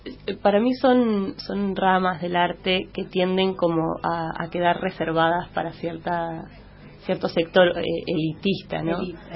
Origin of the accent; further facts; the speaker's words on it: Escobar, Buenos Aires Province, Argentina; Yo soy de Escobar, no soy de ningún lado, vivía en Escobar cuando era chica.